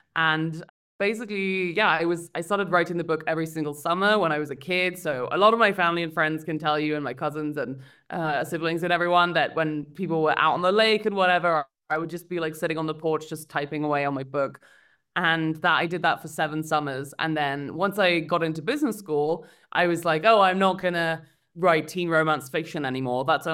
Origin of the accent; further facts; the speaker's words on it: London, United Kingdom; moved away as an adult; also born or lived in Philadelphia / San Francisco / New York; now in Mexico City, Mexico; I was born in London. I lived there for 19 years. And then I moved to the US actually to go to university. And I lived in Philadelphia, San Francisco, and New York for about 8 years. And then I moved to Mexico City, where I live now.